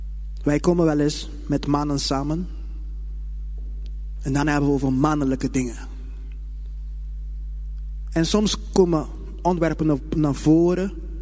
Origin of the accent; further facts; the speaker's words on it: Curaçao; ik kom zelf uit Curaçao. En toen ik op de lagere school zat.